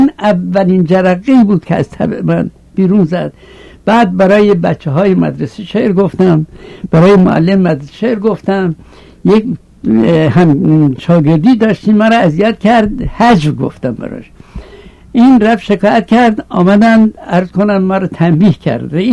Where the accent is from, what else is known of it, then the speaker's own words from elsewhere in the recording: Hamadan, Iran; born there; بنده 1292 در شهر همدان به دنیا آمدم